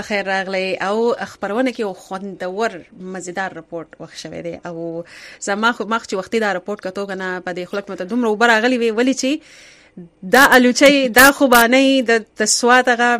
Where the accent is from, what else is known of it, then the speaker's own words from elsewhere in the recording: Swat, Khyber Pakhtunkhwa, Pakistan; now in United States; زه خو د سوات یم